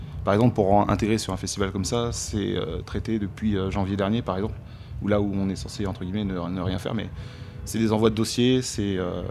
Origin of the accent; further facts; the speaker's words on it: Le Mans, Pays de la Loire, France; Je suis du Mans